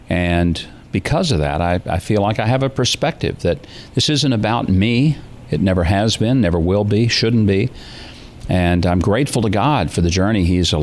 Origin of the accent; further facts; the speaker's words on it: the South, United States; I grew up in the Jim Crow South where there was racial segregation.